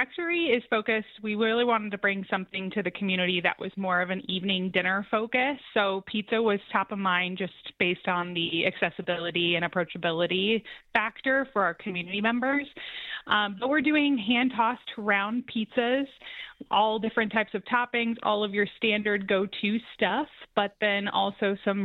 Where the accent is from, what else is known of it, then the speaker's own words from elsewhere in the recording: Detroit, Michigan, United States; So I'm born and raised in Metro Detroit. I've been in the city proper for about 15 years.